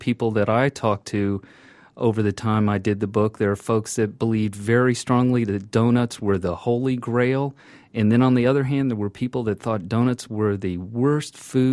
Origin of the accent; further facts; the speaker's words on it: Southern United States, United States; now in Indianapolis, United States; as a Southerner.